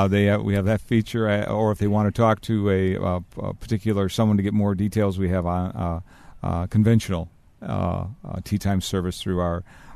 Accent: Midwest, United States; moved away as an adult; I'm originally hail from the Midwest, but came out for the winter about 27 years ago.

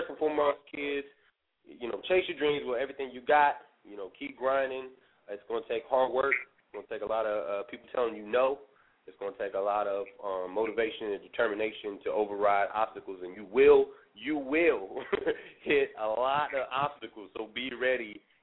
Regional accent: Richmond, Indiana, United States; I'm from Richmond, Indiana, I did a show at Richmond High School at their Civic Theater Center

